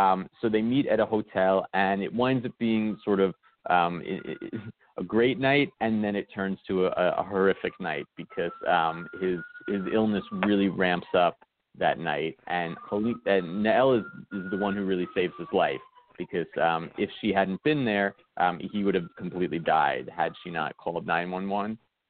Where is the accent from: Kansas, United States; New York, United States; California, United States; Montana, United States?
New York, United States; I grew up in New York, and it was a very different New York when I grew up.